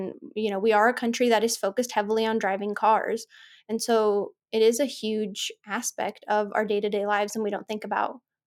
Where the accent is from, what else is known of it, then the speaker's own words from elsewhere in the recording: California, United States; I'm from California where even though the speed limit is 65 on our freeways, everybody drives 85.